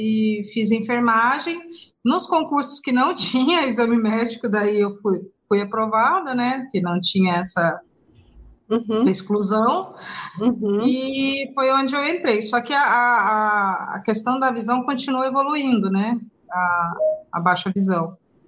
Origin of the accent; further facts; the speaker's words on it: Umuarama, Paraná, Brazil; now in Curitiba, Brazil; Eu sou natural do Paraná, do interior, nasci em Moarama e vivo na região metropolitana, em Curitiba, já há mais de 20 anos. Então, eu sou, acho que, a famosa curitiboca, né?